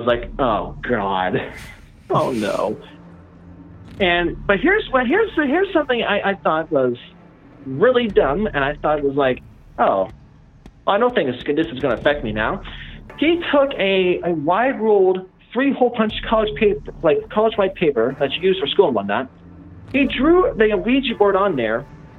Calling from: Illinois, United States; Yeah, so I'm calling from Illinois, actually.

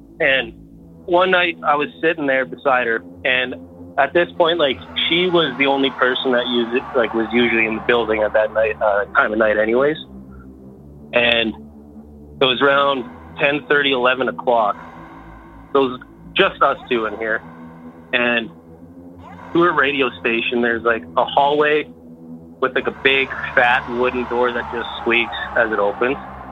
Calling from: Calgary, Alberta, Canada; also born or lived in Ontario; I'm calling from Calgary.

